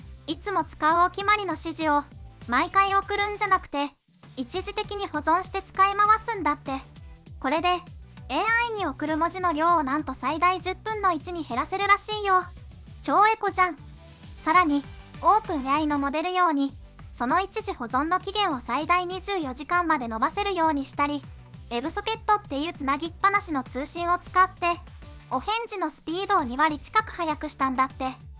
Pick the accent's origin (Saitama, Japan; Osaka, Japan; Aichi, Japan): Saitama, Japan; アーシの地元埼玉には何にもないけど、